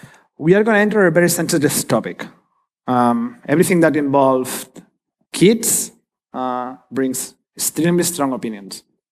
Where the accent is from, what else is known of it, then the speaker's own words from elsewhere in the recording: Barcelona, Catalonia, Spain; English is a second language; I come from Spain. I come actually from Barcelona, and I've been told by many of my German friends I'm the fastest speaker they ever met.